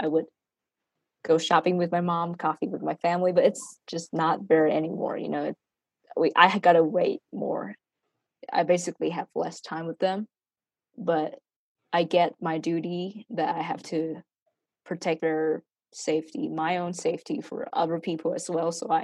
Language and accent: English; Ho Chi Minh City, Vietnam; now in United States; been in America for almost like more than 2 years now as an international student. Yeah, I'm from Ho Chi Minh City, Vietnam.